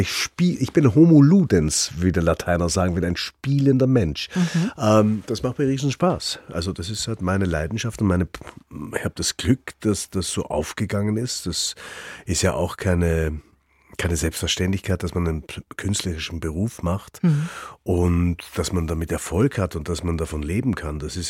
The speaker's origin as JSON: {"language": "German", "region": "Upper Austria", "country": "Austria", "tie": "born or raised there", "said": "Das ist eine unglaublich schöne Gegend, in der ich groß geworden bin. Ich bin am Traunsee groß geworden."}